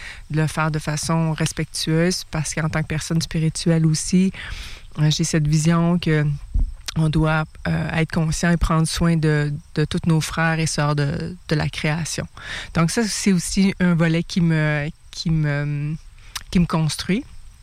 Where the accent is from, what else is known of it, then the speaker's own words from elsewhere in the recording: Mashteuiatsh, Quebec, Canada; Mashtuyat Nuchin, je viens de la communauté de Mashtuyat.